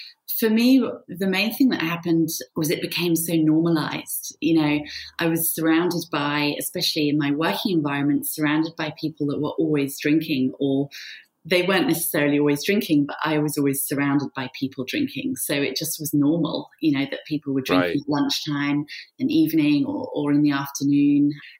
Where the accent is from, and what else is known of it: Switzerland; born or raised there; moved away; also born or lived in United Kingdom